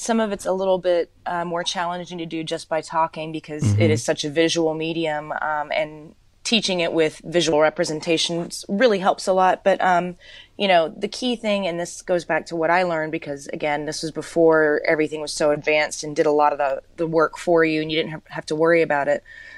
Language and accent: English; Florida, United States; also born or lived in South Carolina; because growing up in Florida and South Carolina, for the most part, you know, the grocery stores, they didn't carry pancetta.